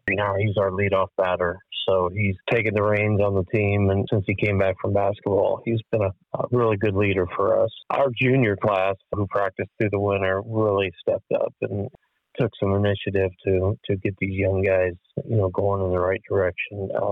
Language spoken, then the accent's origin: English; Indiana, United States; now in Ohio, United States; Well, I'm from Indiana, and I came to Ohio to take a wrestling job at Defiance College.